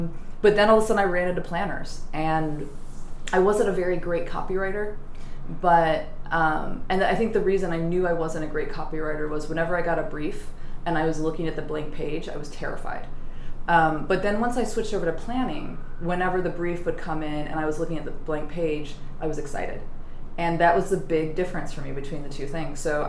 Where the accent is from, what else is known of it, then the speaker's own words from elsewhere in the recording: New York, United States; And so I think the combination of me being American and me being a New Yorker, what made that difficult in London was that I was optimistic